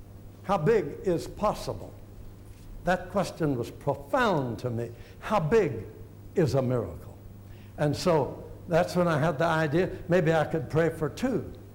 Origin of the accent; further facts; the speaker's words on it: Oklahoma, United States; I'm from Oklahoma. We don't know much in Oklahoma.